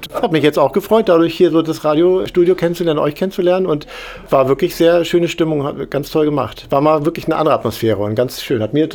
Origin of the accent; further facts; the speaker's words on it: Bremerhaven, Bremen, Germany; ich komme oben aus dem Cuxland, aus Bremerhaven